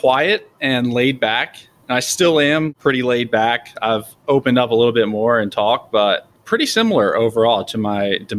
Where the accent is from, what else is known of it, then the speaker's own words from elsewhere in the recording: Rockville, Maryland, United States; So I grew up in Rockville, Maryland. So always in the DMV, went to Rockville High School.